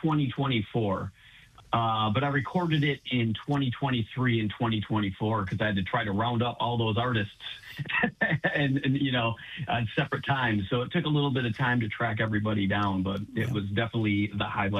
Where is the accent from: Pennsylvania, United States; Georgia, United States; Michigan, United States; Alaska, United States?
Michigan, United States; I'm from Michigan originally, and I played drums.